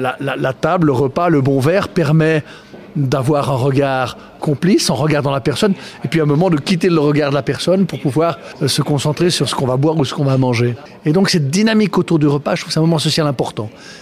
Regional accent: Bourgogne-Franche-Comté, France; Moi, je suis sensible aux vieilles pierres, que ce soit dans le Jura, parce que moi, je suis jurassien d'origine

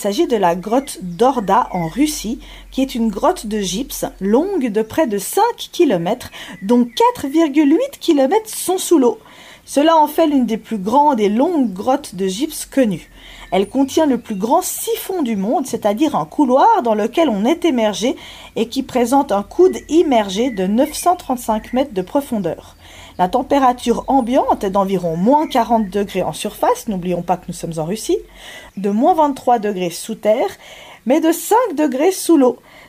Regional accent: Valais, Switzerland; Une autre grotte naturelle peut être visitée chez nous, en Valais.

